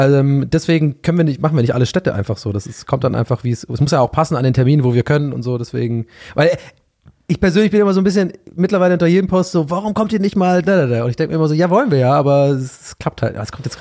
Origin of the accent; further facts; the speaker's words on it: Cologne, North Rhine-Westphalia, Germany; Köln, meine Heimatstadt.